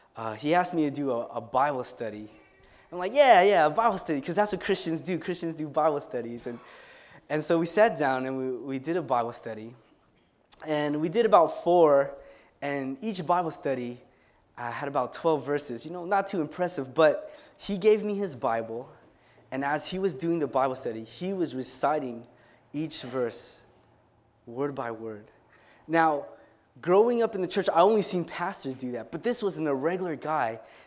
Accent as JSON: {"language": "English", "town": "Vallejo", "region": "California", "country": "United States", "tie": "born or raised there", "said": "I grew up in Vallejo, California, which is 20 minutes north of San Francisco."}